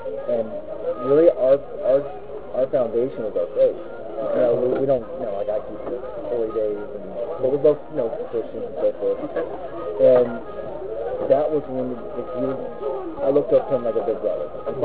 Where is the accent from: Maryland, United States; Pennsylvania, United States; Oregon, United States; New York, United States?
New York, United States; Brooklyn; I grew up in Brooklyn, I saw really tough people